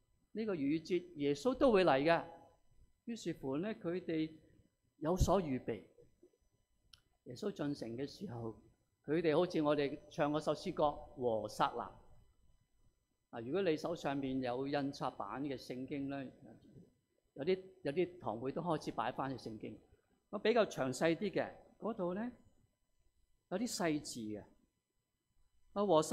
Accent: Hong Kong; 我哋香港人好明白一啲情況㗎。

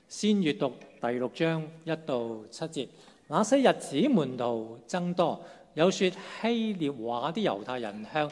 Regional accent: Hong Kong; 未來香港都可能有一批人，我哋土生土長講咩話？白話咯，咪廣東話咯，粵語咯。

